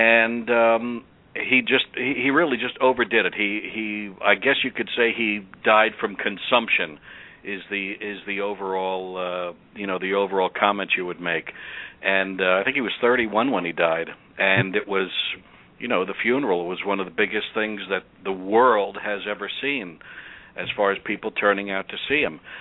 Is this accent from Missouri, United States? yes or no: no; Larchmont, New York, United States; growing up in Larchmont, what my dad and I used to do was, during the season, we would go fishing every Sunday.